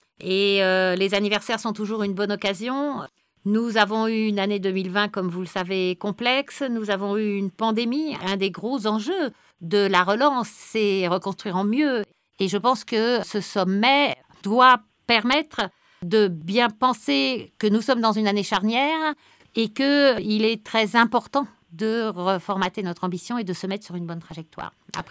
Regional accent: France; Et donc, en tant que française et francophone, je pense que l'esprit de Paris a tout bénéfice à pouvoir aussi discuter en français.

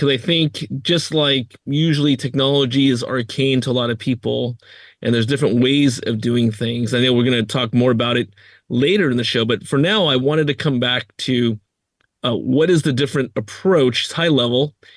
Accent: United States; born there; people know that I'm native Chinese, but not a native Chinese speaker. I was born in the United States, so I actually can't speak those languages.

